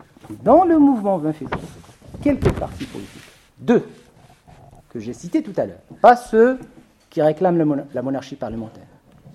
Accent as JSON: {"language": "French", "country": "Morocco", "said": "j'aimerais bien avoir le regard des autres sur ce qui se fait dans mon pays d'origine."}